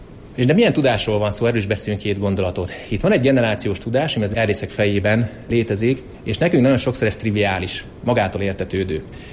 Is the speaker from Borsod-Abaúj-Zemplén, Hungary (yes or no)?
yes; Miskolc, Borsod-Abaúj-Zemplén, Hungary; mi is nagyon szeretjük Miskolciként a Lilafüredi kisvasutat